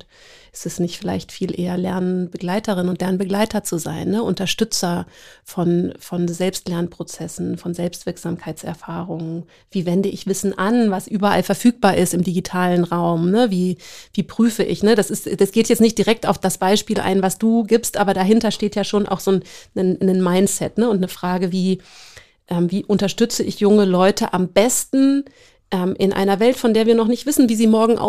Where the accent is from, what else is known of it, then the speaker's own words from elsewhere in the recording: Luxembourg; ich bin in Luxemburg aufgewachsen.